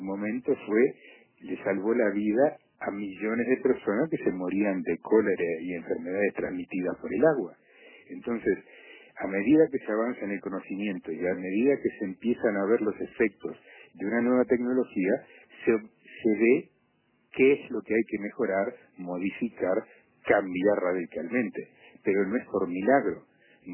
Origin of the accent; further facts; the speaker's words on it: Uruguay; uno se preocupa como uruguayo